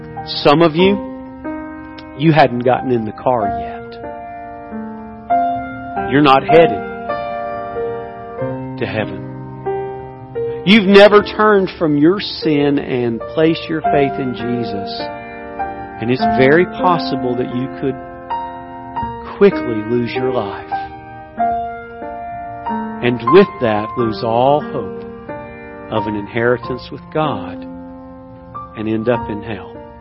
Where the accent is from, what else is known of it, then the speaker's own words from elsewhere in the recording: Indonesia; I'm from Indonesia. We all ride motorcycles.